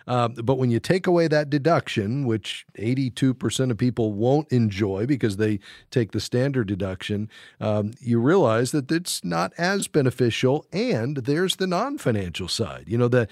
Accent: Fort Lauderdale, Florida, United States; Okay, I know exactly where that is because I'm from Fort Lauderdale. So Pembroke Pines was just down the street.

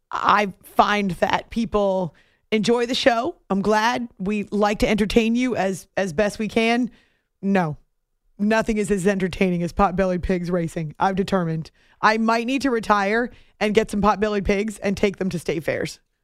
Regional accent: New Hampshire, United States; I grew up in New Hampshire.

